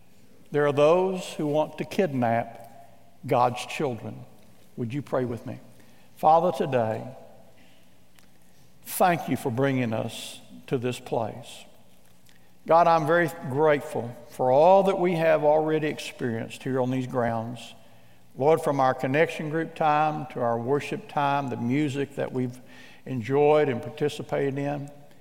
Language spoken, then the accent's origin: English; Midwest, United States; I remember growing up in the Midwest